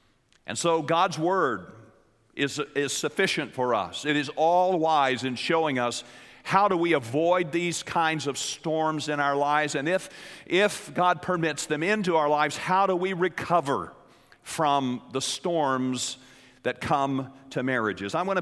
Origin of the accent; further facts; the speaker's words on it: Wichita Falls, Texas, United States; was the anniversary of a very fateful day in the history of my hometown of Wichita Falls, Texas.